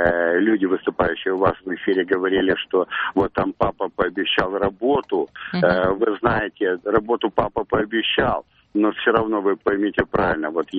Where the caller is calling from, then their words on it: Moscow, Russia; я из Москвы.